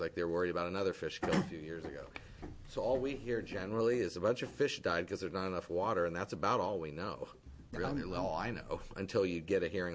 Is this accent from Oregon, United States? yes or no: yes; Coos Bay, Oregon, United States; I'm not a pelican. I didn't grow up there. I grew up in Coos Bay.